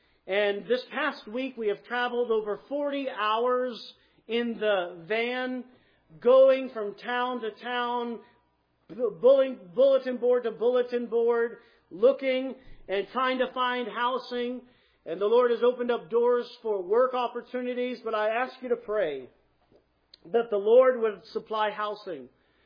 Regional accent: Maine, United States; I bring you to my home state of Maine, the way life should be.

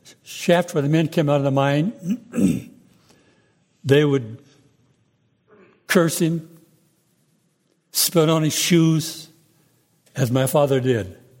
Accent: Victor, Colorado, United States; born there; I was born in Victor, Colorado, which is a gold mining town, in 1916.

